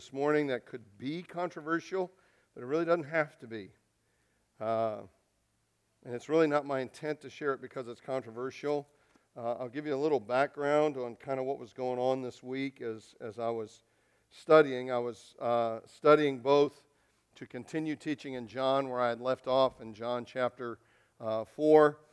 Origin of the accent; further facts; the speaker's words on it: Illinois, United States; And it was a post from one of my friends back in Lockport. I'm from the Chicago area.